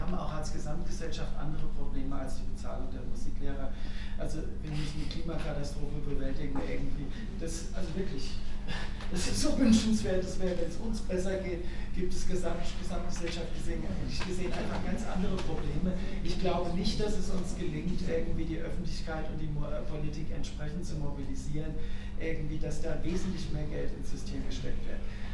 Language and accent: German; Hesse, Germany; Also ich komme hier aus Hessen, in Hessen sieht es schlecht aus.